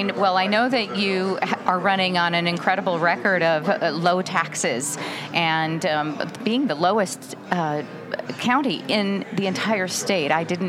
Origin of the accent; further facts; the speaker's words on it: Indiana, United States; now in New York, United States; I come from Indiana, which is Tornado Alley